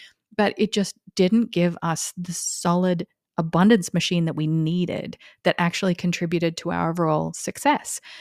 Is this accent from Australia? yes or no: yes; Australia; moved away as an adult; now in United States; It's the year I moved to America from Australia